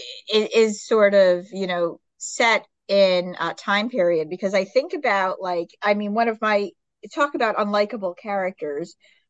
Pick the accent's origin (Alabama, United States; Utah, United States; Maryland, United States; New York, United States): New York, United States; As a New Yorker, it's always fun to read about places I know.